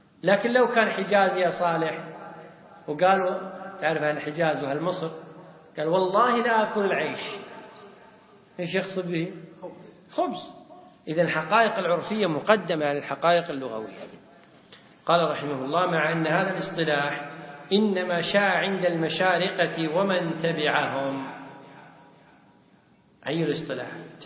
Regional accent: Kuwait; لو جاء إنسان عندنا في الكويت

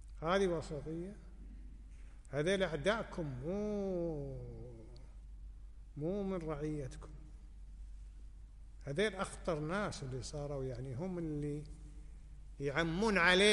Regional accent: Ahmadi, Al Ahmadi Governorate, Kuwait; أنا من أهل الأحمدي، إحنا من عثمان شل، بس أنا انولدت بالأحمدي، انولدت بمستشفى الشركة وعشت بشرق الأحمدي،

